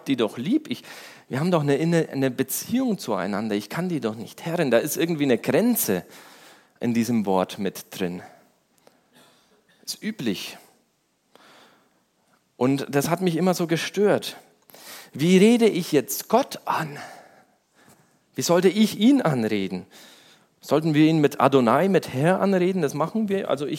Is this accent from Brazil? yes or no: yes; Brazil; ich bin ja in Brasilien aufgewachsen und meine Eltern wollten unbedingt, dass ich ordentlich Deutsch lerne.